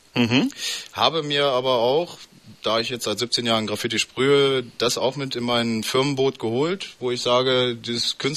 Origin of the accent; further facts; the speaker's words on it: Göttingen, Lower Saxony, Germany; Ich komme aus Göttingen.